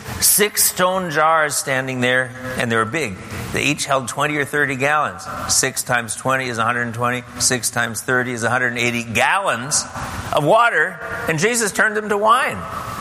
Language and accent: English; Wisconsin, United States; as the church I grew up in Wisconsin?